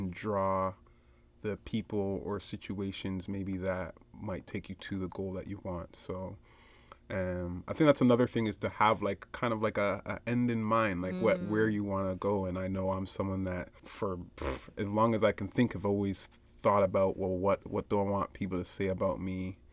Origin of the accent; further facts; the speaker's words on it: Toronto, Ontario, Canada; now in Guelph, Canada; especially since moving to Guelph, it's been a struggle to try to find that space where I feel I belong, because I'm from Toronto, and being like a person of color in Guelph, like I don't feel like I belong here.